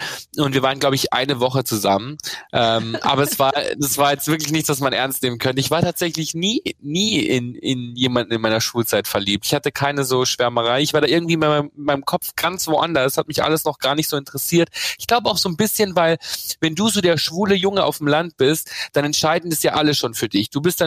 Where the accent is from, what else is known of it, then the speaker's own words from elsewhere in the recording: Bad Reichenhall, Bavaria, Germany; wenn ich in Bad Reichenhall wohnen geblieben wäre